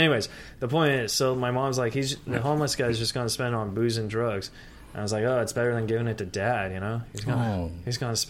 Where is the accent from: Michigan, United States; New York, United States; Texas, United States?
Texas, United States; San Antonio; also born or lived in California; I'm from Texas, too. I'm from San Antonio.